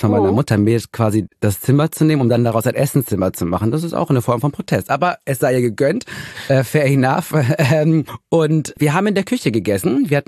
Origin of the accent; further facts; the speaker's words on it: North Rhine-Westphalia, Germany; Ich komme ja auch aus dem Ruhrgebiet, ne?